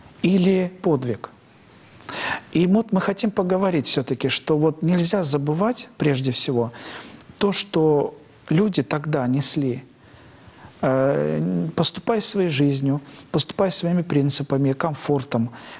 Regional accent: Far East, Russia; born there; вот то, что я родом оттуда, оно меня связывает до сих пор, потому что я родился на Дальнем Востоке.

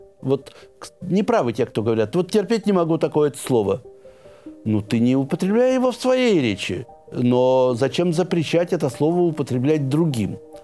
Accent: Siberia, Russia; я сибиряк, и в детстве слышал от простых людей, если что-то пересолено, говорили «галимая соль».

